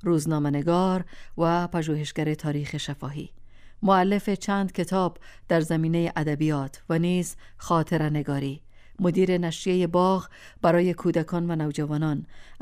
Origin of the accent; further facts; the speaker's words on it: Kabul, Afghanistan; born there; moved away; روزی که طیاره آریانا از میدان هوایی کابل پرواز کرد و برای آخرین بار زادگاهم کابل را از بالا تماشا کردم